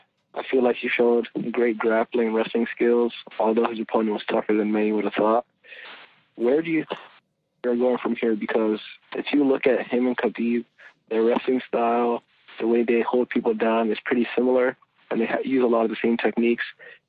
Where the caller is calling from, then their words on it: Virginia, United States; I'm calling from Northern Virginia.